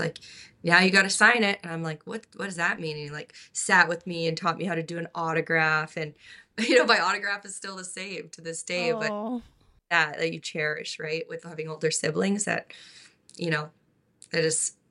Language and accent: English; Melville, Saskatchewan, Canada; I got a call from Damon Severson, who I grew up with in Melville, Sask.